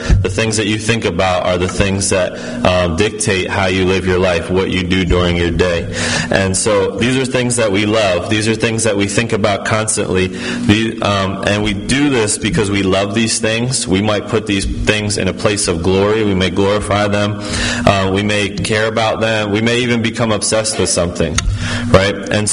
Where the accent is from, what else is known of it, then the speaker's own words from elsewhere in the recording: Philadelphia, Pennsylvania, United States; now in Cheltenham, United States; I grew up in Northeast Philly, and now we live in Cheltenham, my wife and I.